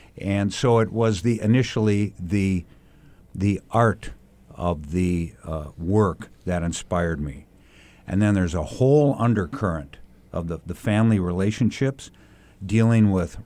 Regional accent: Minnesota, United States; growing up in the Twin Cities

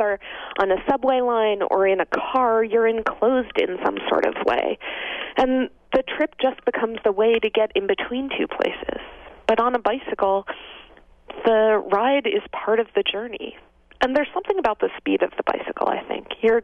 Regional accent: New Jersey, United States; I am not actually from Boston. I grew up in suburban New Jersey.

